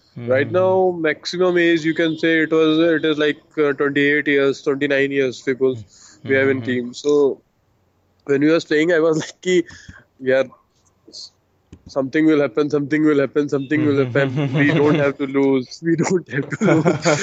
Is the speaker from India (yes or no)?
yes; Varanasi, Uttar Pradesh, India; I am from Varanasi, basically.